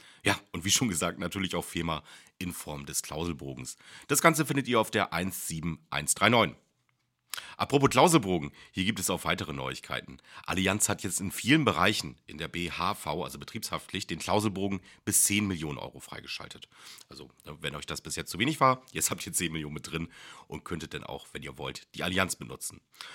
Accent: Bremen, Germany

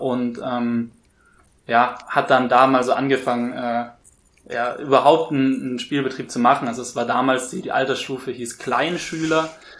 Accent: Hamburg, Germany; born there; ich bin in Hamburg geboren ursprünglich, bin ein großer HSV-Fan

